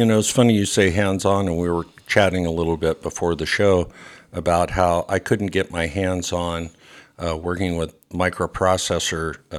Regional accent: West Coast, United States; even though I grew up on the West Coast

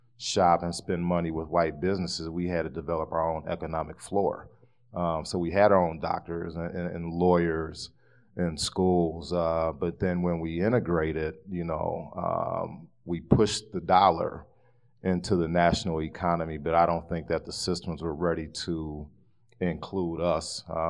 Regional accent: Madison, Wisconsin, United States; born there; I'm on the south side of Madison. I was born in Methodist Hospital.

